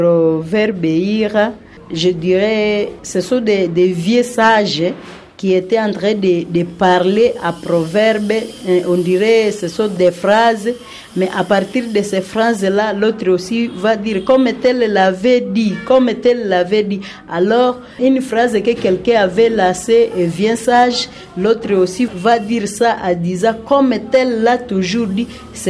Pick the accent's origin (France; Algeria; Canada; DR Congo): DR Congo; Kikyo, North Kivu; Notre village, c'est Kikyo. … de Kikyo.